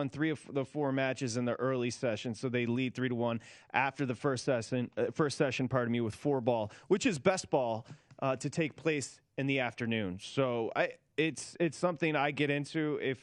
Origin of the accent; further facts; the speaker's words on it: Detroit, Michigan, United States; Now, I understand it's provincial. I'm from Michigan, right outside of Detroit, but ask.